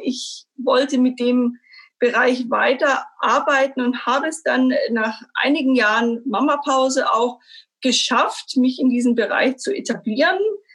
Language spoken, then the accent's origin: German; Stuttgart, Baden-Württemberg, Germany; born there; Ich bin gebürtige Stuttgarterin